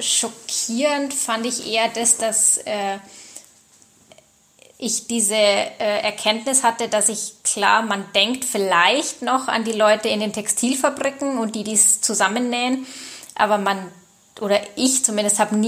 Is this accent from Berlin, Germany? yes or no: no; Lenggries, Bavaria, Germany; Ich bin ja in Lenggries aufgewachsen. Das ist so ein 9000-Einwohner-Dorf, eine Stunde weg von München.